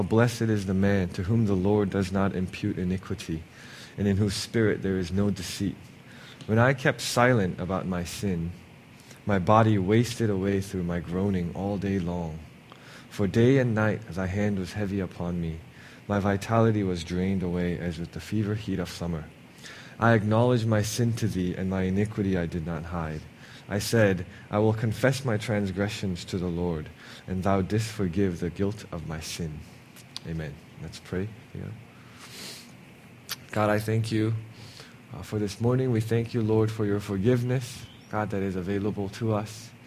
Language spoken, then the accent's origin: English; Hong Kong; I'm like, no, I'm from Hong Kong, blah, blah, blah.